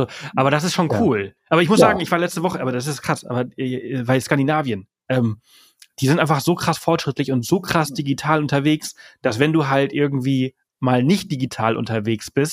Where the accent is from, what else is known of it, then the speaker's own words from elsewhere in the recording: Balearic Islands, Spain; moved away; Also ich komme ja ursprünglich aus Mallorca. Mhm. Und bin dort geboren, aufgewachsen.